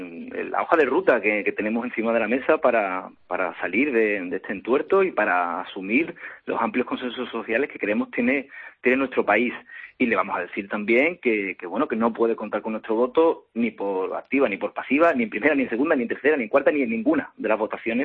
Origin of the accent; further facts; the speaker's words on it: Andalusia, Spain; me remito a mi tierra, Andalucía